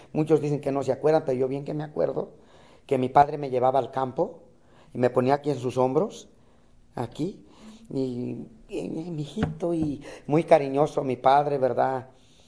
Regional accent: Cuernavaca, Morelos, Mexico; todos esos 6 años yo ya crecí en Cuernavaca, Morelos, ya una ciudad ya muy cambiante para mí, que viniéndome de un monte al pueblo y del pueblo a una ciudad

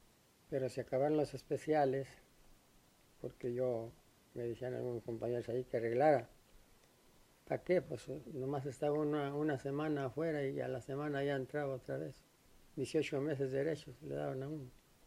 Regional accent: Mexico; El primer contrato de 18 meses, cuando se me terminó, me fui para mi pueblo allá, para México. Estuve como un mes.

